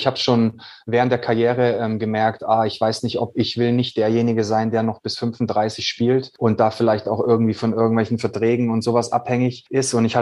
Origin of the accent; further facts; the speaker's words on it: Baden-Württemberg, Germany; born there; ich bin ja ein gebürtiger Schwabe